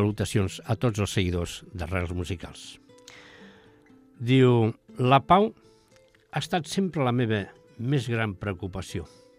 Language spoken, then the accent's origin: Catalan; Catalonia, Spain; A més, jo sóc català. Catalunya avui és una província d'Espanya.